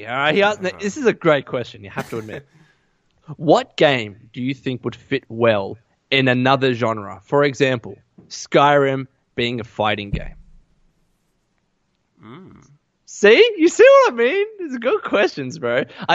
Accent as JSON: {"language": "English", "country": "Australia", "accent": "Australian", "said": "That's who I think I'd be, to be honest, because of my Aussie accent."}